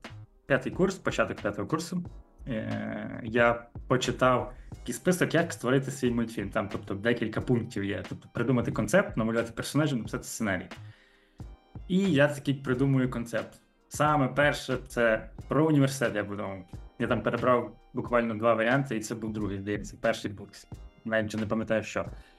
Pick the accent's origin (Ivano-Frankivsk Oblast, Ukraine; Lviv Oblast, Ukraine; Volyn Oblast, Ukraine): Ivano-Frankivsk Oblast, Ukraine; Ivano-Frankivsk; мені 32 роки, я з Івано-Франківська.